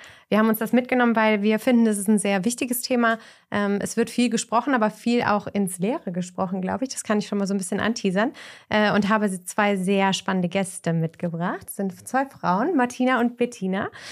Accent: Germany; moved away as an adult; now in Austria; Ich bin jetzt so seit 3,5 Jahren ungefähr in Österreich beschäftigt, komme aus Deutschland, wie die meisten von euch wissen und hören an meinem nicht vorhandenen Akzent.

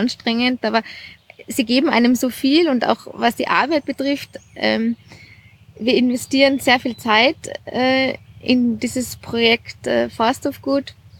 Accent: Jochberg, Tyrol, Austria; now in Salzburg, Austria; Ich komme aus Tirol, aus Jochberg. Mein Mann behauptet zwar, ich sei jetzt Salzburgerin, weil mein Hauptwohnsitz in Salzburg ist. Ich sage immer noch, nein, ich bin und bleib Tirolerin, aber ich komme aus Jochberg.

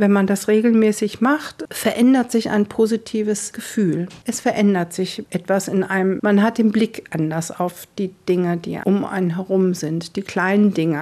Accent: Schleswig-Holstein, Germany; born there; moved away; Also erstens bin ich kein Schwab, auch wenn ich jetzt hier schon lange lebe, aber ich bin eine gebürtige Nordfriesin.

